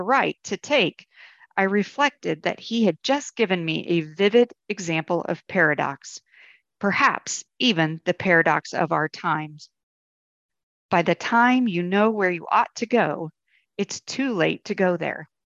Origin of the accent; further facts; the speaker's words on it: Leinster, Ireland; born there; Wicklow Mountains lie just outside Dublin in Ireland. It is an area of wild beauty, a place to which, as an Irishman born near there, I return as often as I may.